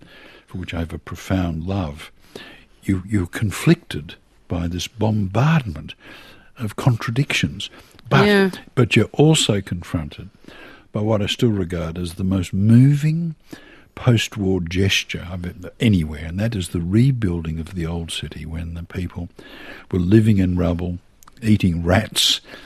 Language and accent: English; East Kew, Victoria, Australia; It was a very simple thing growing up in East Kew.